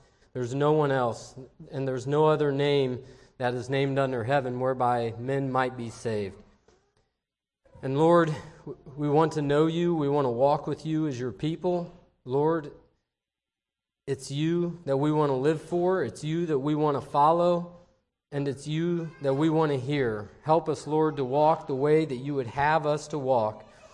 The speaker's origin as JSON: {"language": "English", "town": "Van Wert", "region": "Ohio", "country": "United States", "lives_now": "Bern, United States", "said": "I'm from Bern, Indiana, originally from Van Wert. So as far as my wife and I can remember, we're Van Wert and Paulding County. We attend the church there at Bern."}